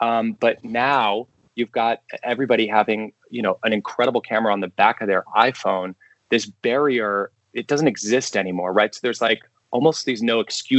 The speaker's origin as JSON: {"language": "English", "town": "New York City", "region": "New York", "country": "United States", "tie": "born or raised there", "said": "I was growing up in New York City and my mom brought me to watch Do the Right Thing when I was really young."}